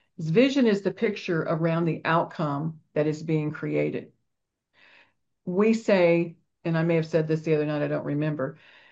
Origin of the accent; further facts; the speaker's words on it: Kansas, United States; I'm from Kansas. We don't say anything in the Bible right.